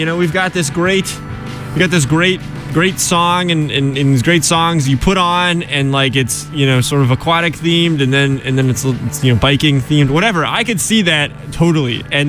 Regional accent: Pittsburgh, Pennsylvania, United States; on the slopes of the old Seven Springs in outside of Pittsburgh, my hometown.

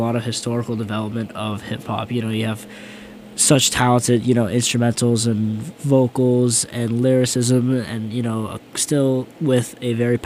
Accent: Medford, Massachusetts, United States; This show is Hometown Soup, as this is my hometown here in Medford, Mass.

